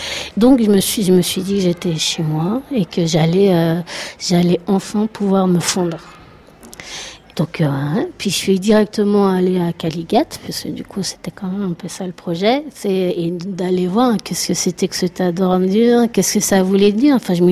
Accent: France; en tant que française

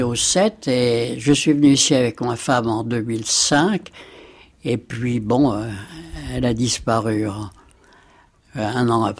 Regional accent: Paris, Île-de-France, France; Je suis né en 21. Voilà. Et donc, j'ai passé toute mon enfance au Champ de Mars. Ma mère habitait là et nous étions une fratrie de cinq.

